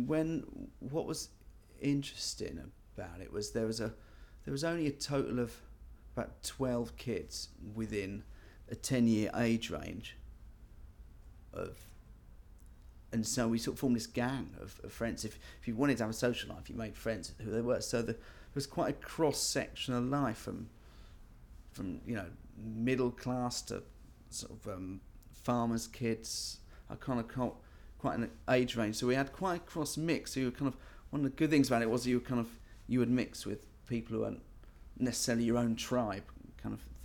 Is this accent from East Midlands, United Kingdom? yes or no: no; Rodmell, South East England, United Kingdom; also born or lived in London; Moved to Brighton for 2 years and then moved to a little village in East Sussex near Lewes, about 4 miles out, from the age of 12. Grew up in a village called Rodmell. And I lived there